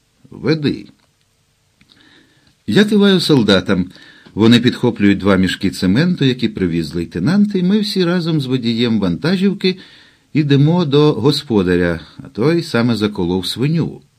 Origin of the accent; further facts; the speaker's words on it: Lviv, Lviv Oblast, Ukraine; А довідавшись, що я зі Львова